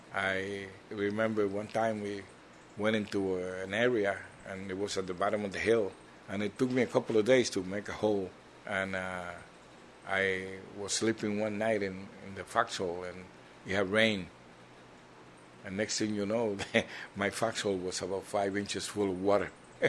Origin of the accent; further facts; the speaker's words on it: Puerto Rico; English is a second language; now in New York, United States; I came from Puerto Rico, and I was living in New York for a couple of years, and I knew a little bit of English by then.